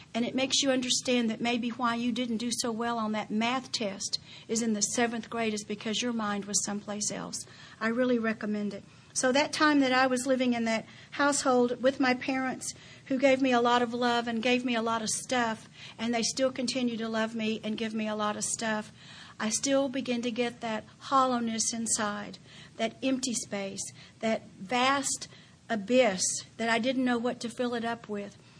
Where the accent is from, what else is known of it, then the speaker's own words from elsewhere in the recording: Odessa, Texas, United States; I grew up in West Texas, Odessa. And it was a wholesome time.